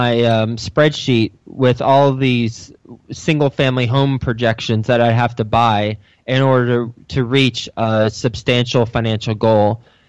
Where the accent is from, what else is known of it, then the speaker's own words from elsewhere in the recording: Texas, United States; moved away as an adult; now in New York City, United States; I am from Texas. I went to Texas Tech University, graduated in 2005 with an advertising major, moved up to New York City